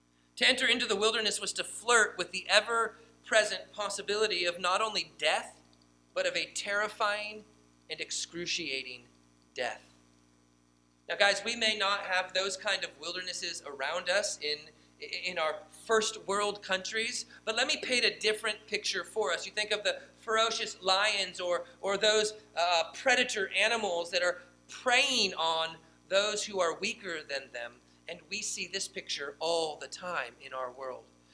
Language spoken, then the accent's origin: English; California, United States; I'm from Northern California, so when I think of the wilderness, I think of the great outdoors.